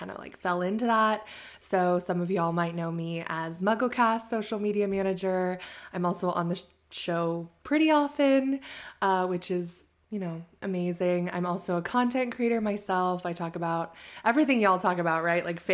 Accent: San Diego, California, United States; I'm from San Diego, California. I'm a California girl. I am also French-American, so I speak French.

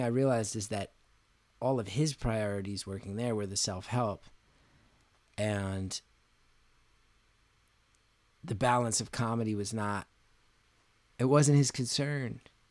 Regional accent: New Jersey, United States; When I was 19 years old, there's a magazine where I grew up in New Jersey

